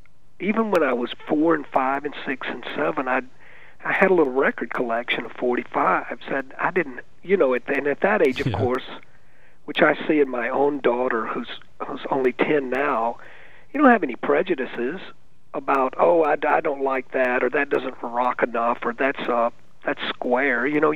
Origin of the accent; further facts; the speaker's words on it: Meridian, Mississippi, United States; he was from Meridian, Mississippi. It's my hometown as well.